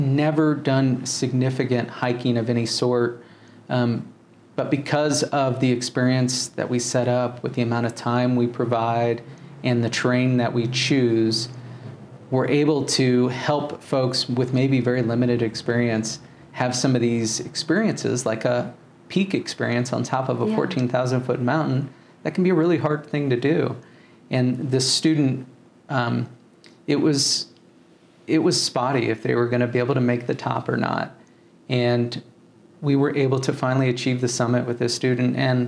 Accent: Missouri, United States; I'm from Missouri, didn't have these experiences

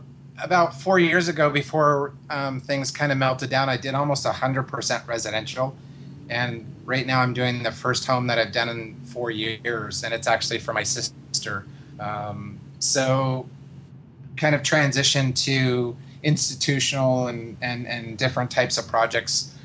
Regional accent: San Diego, California, United States; So I grew up in San Diego and born and raised in one home that my parents actually, who were both school teachers, had commissioned by an architect.

